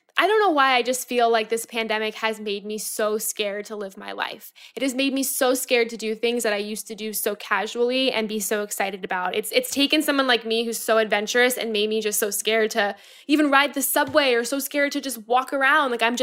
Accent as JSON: {"language": "English", "region": "Florida", "country": "United States", "lives_now": "New York, United States", "said": "I'm not a winter kind of person at all. I'm from Florida."}